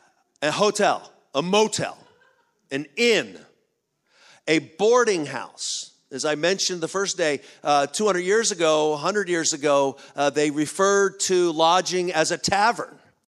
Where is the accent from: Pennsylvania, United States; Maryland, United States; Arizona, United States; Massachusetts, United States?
Pennsylvania, United States; Philadelphia; yes, yes, I grew up in Philadelphia, yes, I love my mother